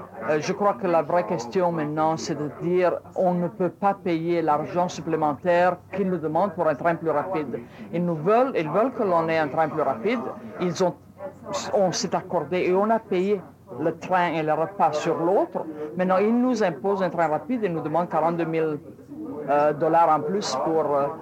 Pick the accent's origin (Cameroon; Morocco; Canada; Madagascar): Canada; je suis du Canada